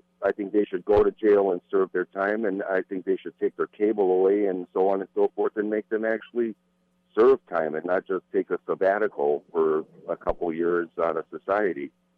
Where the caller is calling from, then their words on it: Oak Grove, Missouri, United States; I'm calling from Oak Grove here in Missouri, truck stop.